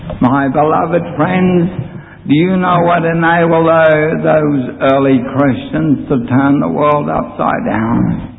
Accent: Bolivia; Now, I grew up in Bolivia, and I've seen this being used.

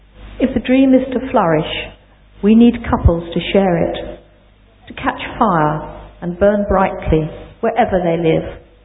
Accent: England, United Kingdom; now in Australia; and we come from England.

